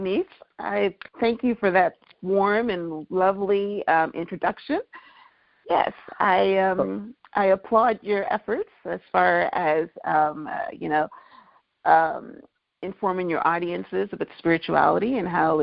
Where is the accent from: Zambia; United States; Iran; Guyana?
Guyana; born there; I was born in Guyana, and for our listeners that don't know where that okay. is a country in South America.